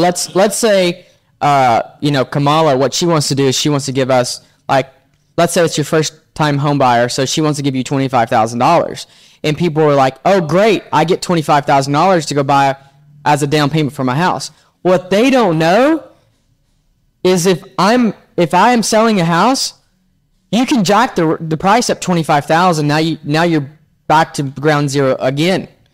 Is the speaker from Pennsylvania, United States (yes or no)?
no; Texas, United States; I mean, we're from Texas, so we still see great prices down here, right?